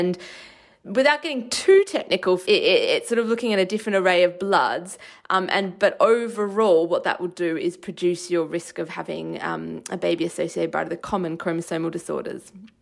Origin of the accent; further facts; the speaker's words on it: Australia; This is the same where I grew up in Australia